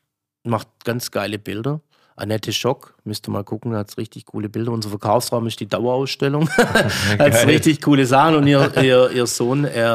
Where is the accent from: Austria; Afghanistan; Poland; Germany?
Germany; Baden-Württemberg; Aus Württemberg, ah, wo ist Württemberg? Und dann sagst du, ja, Stuttgart in der Nähe